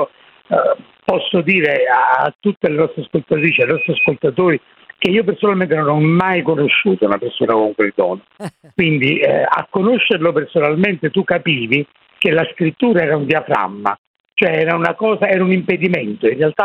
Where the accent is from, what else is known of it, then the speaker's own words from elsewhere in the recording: Naples, Campania, Italy; Beh, io sono napoletano, sai, e quindi la musica è, direi, un aspetto fondamentale della mia vita e della mia esistenza.